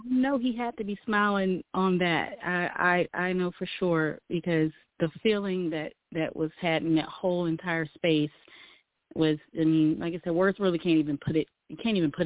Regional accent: South Carolina, United States; now in Georgia, United States; I'm from South Carolina, but I live in Georgia. I'm with the Atlanta body.

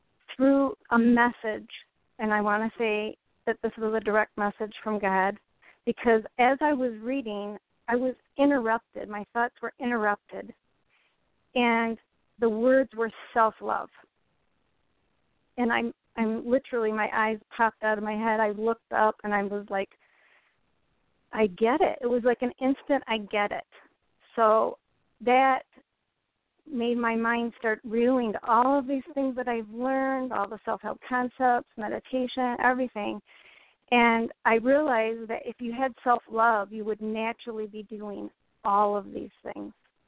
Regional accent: Grand Rapids, Michigan, United States; I am from Grand Rapids, Michigan

